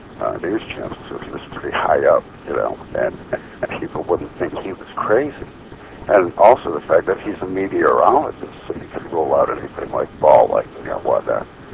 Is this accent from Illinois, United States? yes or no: yes; Chicago, Illinois, United States; Every once in a while I slip, but you'll figure out I'm a Chicagoan.